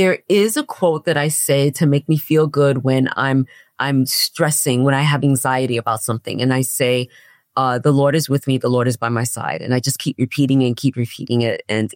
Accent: Hollis, New York, United States; I was raised in Hollis, Queens. And Hollis, Queens is, I was raised in Hollis, Queens around the 90s

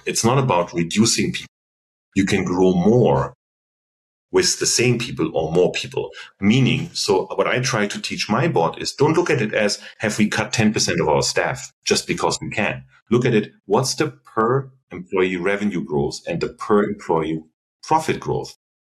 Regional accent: Germany; English is a second language; I'm very German with that because I'm from Germany.

